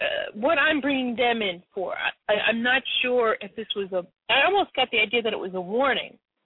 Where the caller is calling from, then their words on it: Connecticut, United States; I'm calling from Connecticut.